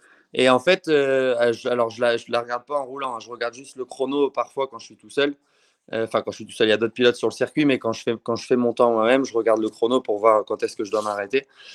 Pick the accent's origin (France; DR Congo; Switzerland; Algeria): France; Hauts-de-France; chez nous, dans le Nord